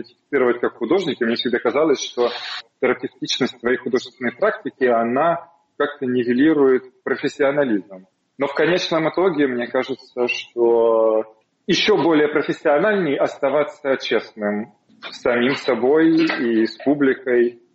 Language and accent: Russian; North Caucasus, Russia; Я с Северного Кавказа. Я рос в 90-е годы.